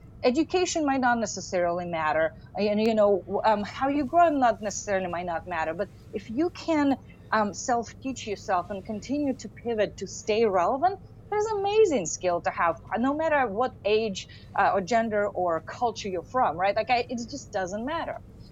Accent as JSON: {"language": "English", "country": "Russia", "tie": "born or raised there", "moved": "yes", "said": "I mean, I am an immigrant, right? So let's start with that. The fact that I grew up in Russia, right? Went back, it was USSR"}